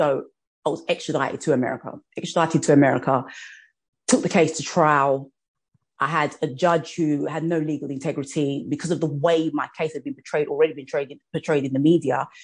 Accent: United Kingdom; moved away as an adult; now in United States; I'm from the United Kingdom. And after I'd finished my undergraduate degree, I relocated to Atlanta, Georgia to study, to pursue an MBA.

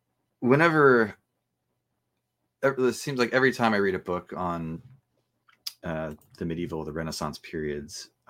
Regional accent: New Jersey, United States; I'm from Jersey. I grew up playing hockey and, you know, been a huge hockey fan my whole life.

